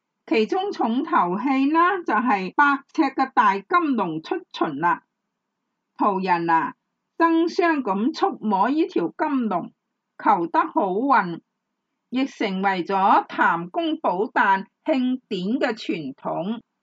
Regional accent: Hong Kong; 香港的庙宇众多，也是体现了我们香港人

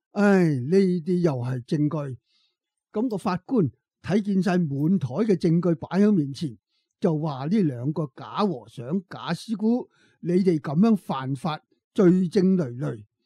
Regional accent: Australia; 嗱，我哋系澳洲人啦

